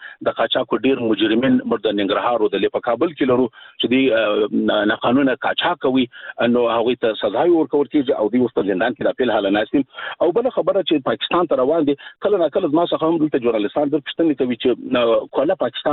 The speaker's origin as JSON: {"language": "Pashto", "country": "Afghanistan", "said": "موږ ورته متعهد پاتې یو، موږ افغانان یو"}